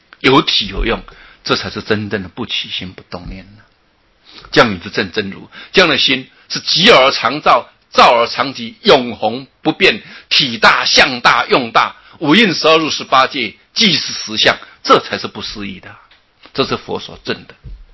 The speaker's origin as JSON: {"language": "Chinese", "country": "China", "said": "我们中国人想的上帝跟我们皇帝戴的帽子都一样啊"}